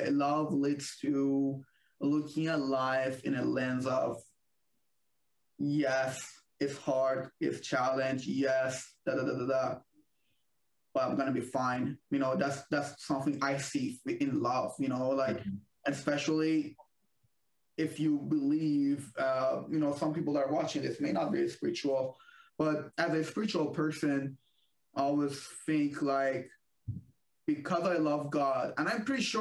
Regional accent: Iran; because I'm from Iran and things are not good back home.

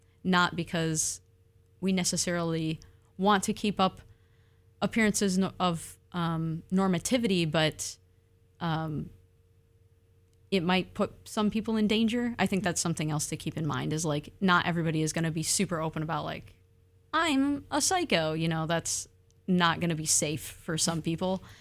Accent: Michigan, United States; now in Oregon, United States; Like, I'm from Michigan. Those are stolen lands. I moved to Oregon.

